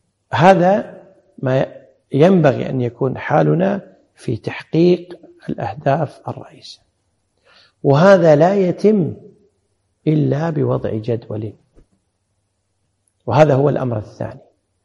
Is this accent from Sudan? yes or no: no; Kuwait; الحمد لله عندنا في الكويت الأمور ولله الحمد أمن وأمان وبعافية